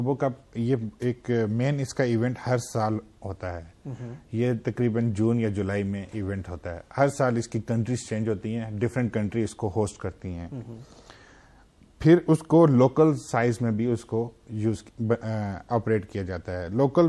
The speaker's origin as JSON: {"language": "Urdu", "town": "Islamabad", "region": "Islamabad Capital Territory", "country": "Pakistan", "tie": "born or raised there", "said": "جی میں بیسیکلی اسلام آباد میں میری پیدائش ہوئی ہے،"}